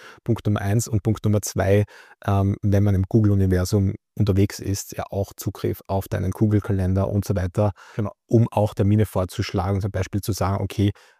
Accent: Austria; wir sind ja beide Österreicher, wir sind mitten in Wien.

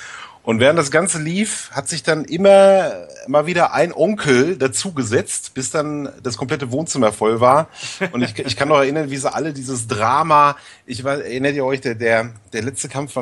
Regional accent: Lüdenscheid, North Rhine-Westphalia, Germany; ich komme ja ursprünglich aus Lüdenscheid

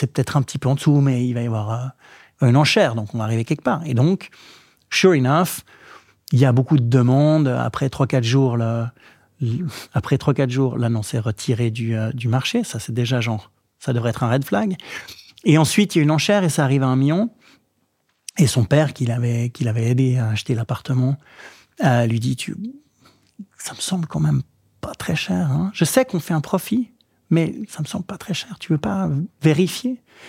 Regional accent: Vaud, Switzerland; now in Zurich, Switzerland; Moi, je suis vaudois, mais j'habite à Zurich

